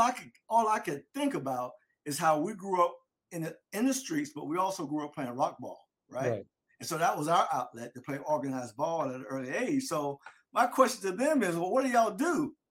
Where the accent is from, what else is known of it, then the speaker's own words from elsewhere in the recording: Delray Beach, Florida, United States; It was a great time for us growing up in Delray.